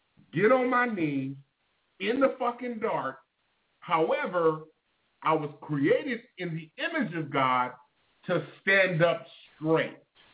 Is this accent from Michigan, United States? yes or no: no; California, United States; Oh, trust me, I'm from Northern California.